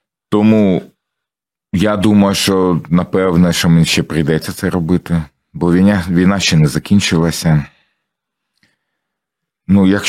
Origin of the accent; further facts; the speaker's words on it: Mariupol, Donetsk Oblast, Ukraine; first language ru; Ukrainian is a second language; я сам з Маріуполя. І я максимально намагаюся переходити на українську мову. Для мене це тяжко. Тому що я до сих пір я думаю російською, на жаль. Але так сталося, що я виріс в російськомовному середовищі.